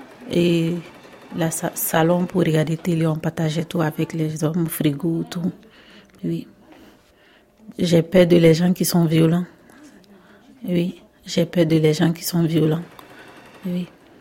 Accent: Côte d’Ivoire; moved away as an adult; now in France; Je suis âgée de 28 ans. Et je viens de la Côte d'Ivoire.

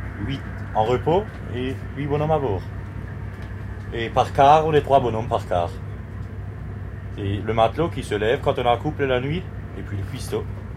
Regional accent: Grand Est, France; Je viens de l'Alsace-Bossu, si vous savez où c'est. Près de Saverne. Enfin, près de Sarugnon.

